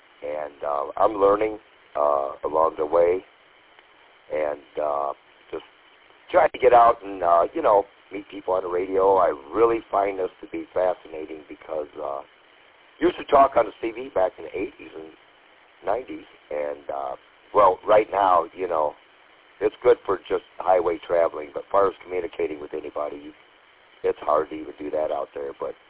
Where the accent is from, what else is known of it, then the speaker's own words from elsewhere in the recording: Birch Run, Michigan, United States; from Birch Run. I live up here in Birch Run.